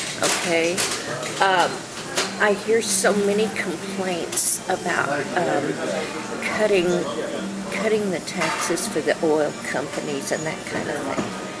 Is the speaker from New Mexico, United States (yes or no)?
yes; Clayton, New Mexico, United States; born there; I was born in Clayton, which is up in the northeast corner of New Mexico. And I came here and finished high school here and married my husband.